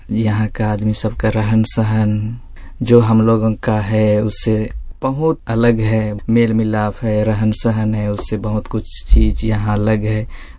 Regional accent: India; मैं भारत देश का निवासी हूँ और मेरा पारिस केडिंग पारिस है।

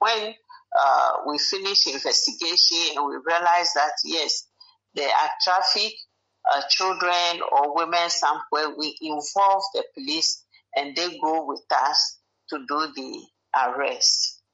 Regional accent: Ghana; let's say the person is a Ghanaian, like I'm from Ghana

